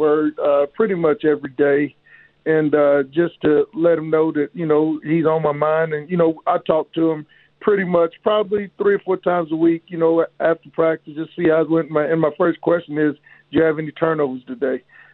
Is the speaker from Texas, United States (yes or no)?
yes; Texas, United States; I'm originally from Texas, so my mom and my sisters and my aunts and uncles, all of them live in the Dallas area